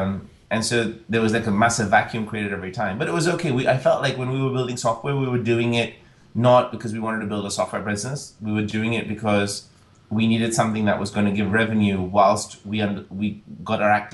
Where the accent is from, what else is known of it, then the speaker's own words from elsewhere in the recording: London, United Kingdom; I was born and brought up in London. My parents left India before I was born. So I've been schooled, colleged, and I spent a fair amount of time in India in that I went there every summer.